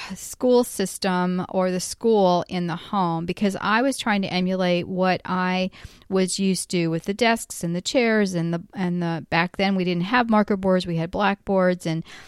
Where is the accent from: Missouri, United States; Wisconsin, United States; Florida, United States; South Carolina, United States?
Florida, United States; Because I'm from Florida, too.